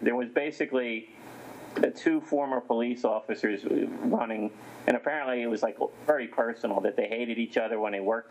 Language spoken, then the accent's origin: English; Howell, New Jersey, United States; where I grew up in Howell, it's all behind the scenes, the politics, you know.